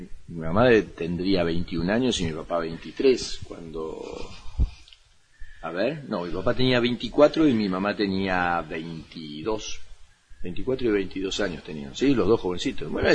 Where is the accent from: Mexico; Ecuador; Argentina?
Argentina; Río Gallegos, Santa Cruz; born there; Y en el año 1961 nací yo acá en Río Gallegos.